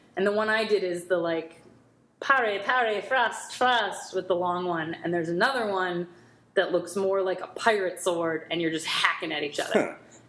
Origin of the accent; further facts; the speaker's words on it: Illinois, United States; moved away as an adult; So I grew up outside of Chicago, Northwest suburbs, Midwest, came out here for school and I went to Emerson College